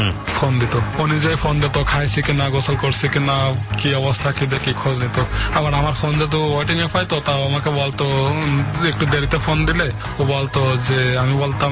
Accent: Khulna, Khulna Division, Bangladesh; আমিও খুলনার স্থানীয় ছিল

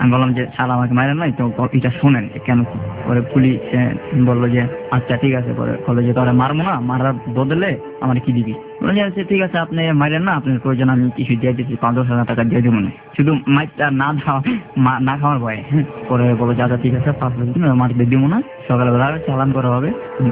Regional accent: Dhaka, Dhaka Division, Bangladesh; বললাম আমার বাড়ি ঢাকা।

